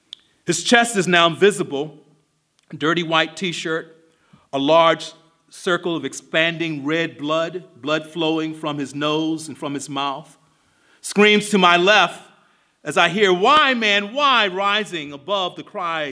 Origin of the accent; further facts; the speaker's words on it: Baltimore, Maryland, United States; after witnessing a tragedy in Baltimore, my hometown, a town that I love, still love.